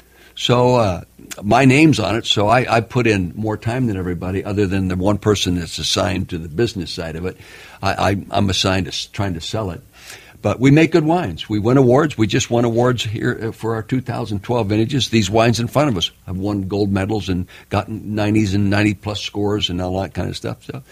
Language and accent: English; Calistoga, California, United States; Well, I was born in Calistoga, the north end of the Napa Valley.